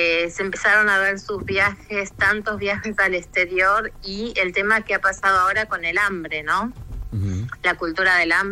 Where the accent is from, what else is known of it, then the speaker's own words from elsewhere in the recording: Argentina; born there; yo nací en Argentina, ¿no?